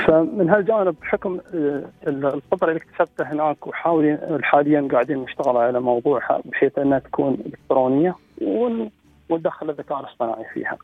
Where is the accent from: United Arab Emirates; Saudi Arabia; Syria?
United Arab Emirates; فقلت له أنا من الإمارات.